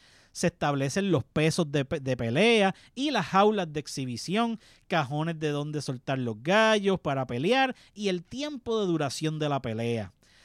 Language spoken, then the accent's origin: Spanish; Puerto Rico; El deporte de caballeros nos conecta con nuestro pasado y con nuestra formación como puertorriqueños.